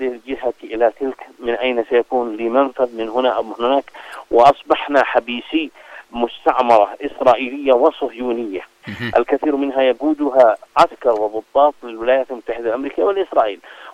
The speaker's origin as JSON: {"language": "Arabic", "country": "Yemen", "said": "لأننا نحن كشعب يمني من القضايا الأساسية بالنسبة لنا"}